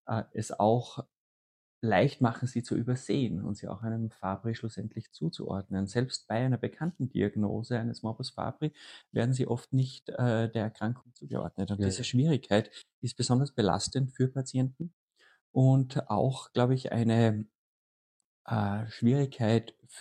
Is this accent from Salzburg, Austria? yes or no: yes; Salzburg, Austria; Ich komme aus Salzburg